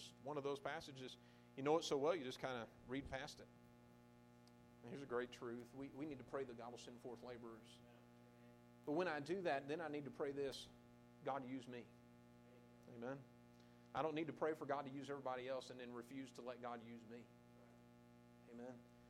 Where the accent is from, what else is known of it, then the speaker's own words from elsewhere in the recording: Indiana, United States; I grew up in Indiana, and I grew up an hour outside of Indianapolis.